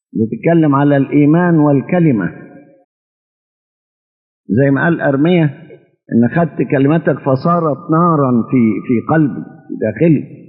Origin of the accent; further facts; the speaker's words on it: Upper Egypt, Egypt; لزمن قريب عندنا في الصعيد كنا بالشكل دي